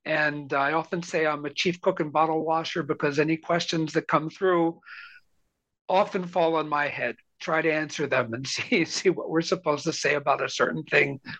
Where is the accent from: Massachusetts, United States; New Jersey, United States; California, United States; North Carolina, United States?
New Jersey, United States; New Providence; Well, I grew up in a small town called New Providence, New Jersey, which is about 18 miles west of New York City. And I grew up in a Jewish communit